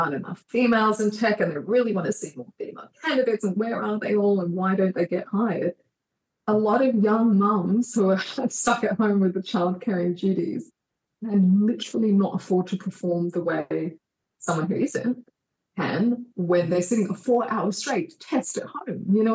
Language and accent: English; Australia; born there; despite the fact that I was born in Australia, I'm different by virtue of my background